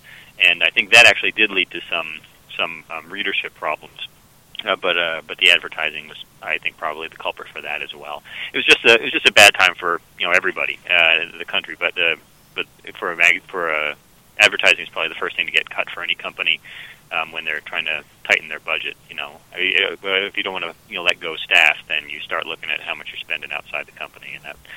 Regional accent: Rhode Island, United States; I grew up in Rhode Island for a big chunk of it, and my dad actually knew a lot of people who worked at Hasbro.

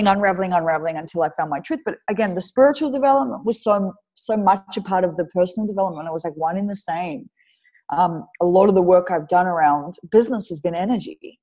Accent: Australia; now in Arizona, United States; I'm Australian. Like I'm full on Australian. I live there. Like I'm 29 now. I live there like 27 of my years.

